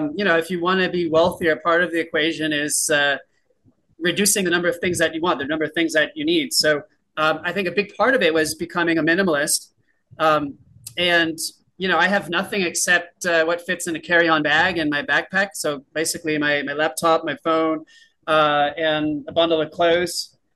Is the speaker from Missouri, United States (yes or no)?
no; San Diego, California, United States; And I'm from San Diego, California, which is a very nice place.